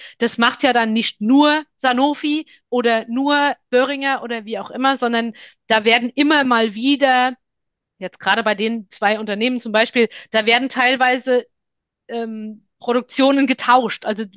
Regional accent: Langenselbold, Hesse, Germany; Dann sind wir in Selwold, meine Heimatstadt ja

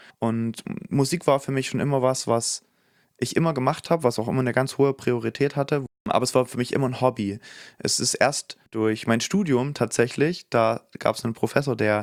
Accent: Saxony, Germany; da, wo ich herstamme in Sachsen, gibt es vielleicht 15 bis 20 Vereine.

